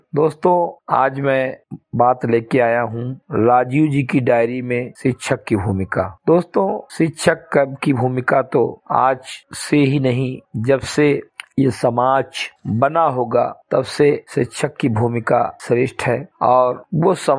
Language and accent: Hindi; Bahraich, Uttar Pradesh, India; ग्राम सभा से मेरी घटेही विकास खंड मीनपुरवा, जनपद बहराइच का मूल निवासी हूं